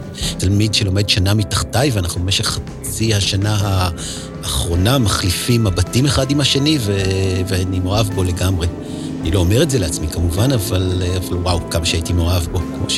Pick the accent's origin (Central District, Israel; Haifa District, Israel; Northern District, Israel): Haifa District, Israel; Haifa; פה גדלתי בקרמל בחיפה. זה מקום מאוד יפה, הוא גם מאוד פסטורלי